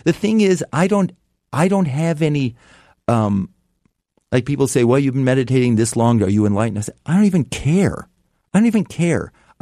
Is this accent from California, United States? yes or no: yes; California, United States; when I was a kid and I grew up in Marin County, and like in the 1950s, 60s, you could run forever.